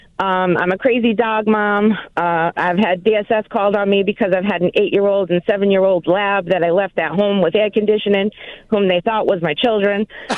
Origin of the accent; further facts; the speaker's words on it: Fairhaven, Massachusetts, United States; now in New Bedford, United States; All right, so I was born and raised in Fairhaven, Massachusetts. I now live in New Bedford.